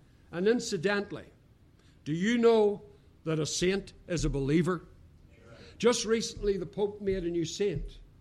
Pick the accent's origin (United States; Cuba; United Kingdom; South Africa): United Kingdom; Now, you forgive me, I came from the British Isles. And for centuries, we've had kings or queens.